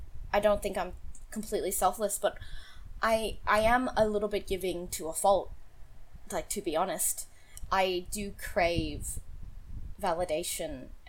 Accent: Australia; I don't know if you can tell by my accent or anything, but I am Australian, and it is hot as all fucking hell in Australia right now.

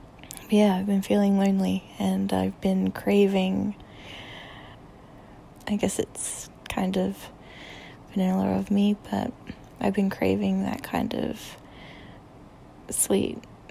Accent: Australia; accent: Australian; originally that's just because I'm like self-conscious about my accent. I know people like Australian accents

